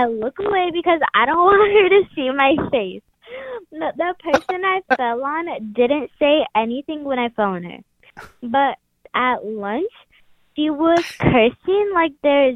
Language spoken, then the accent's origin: English; Texas, United States; I'm calling for That Story Show. … I'm from Texas.